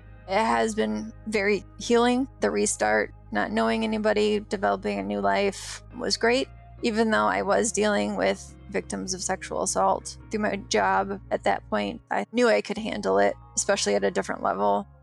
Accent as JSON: {"language": "English", "region": "Michigan", "country": "United States", "said": "you know, I'm from Michigan. I was a gymnast, I like sports"}